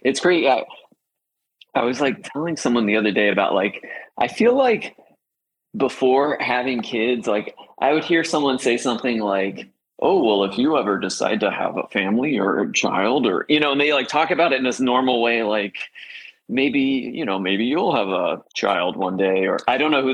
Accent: Florida, United States; also born or lived in Ohio; I am, I was born in Ohio, but I grew up in Florida. And as soon as I could get out of Florida, I did.

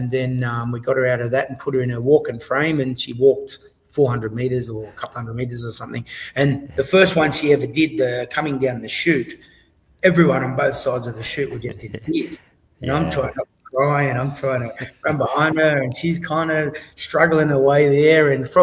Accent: Logan, Queensland, Australia; I grew up in Logan, and 99% of my friends went the wrong way.

